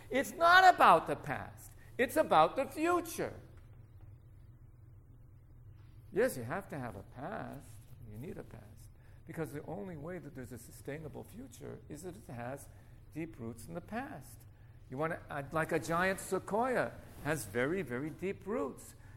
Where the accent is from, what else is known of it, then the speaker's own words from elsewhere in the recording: Vancouver, British Columbia, Canada; Growing up in Vancouver, I was very much a part of the environmental movement